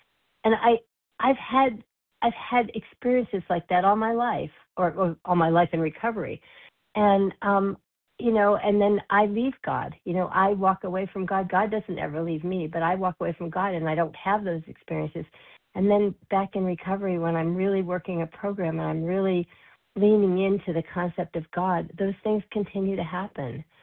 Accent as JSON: {"language": "English", "region": "California", "country": "United States", "said": "from California, recovered compulsive overeater."}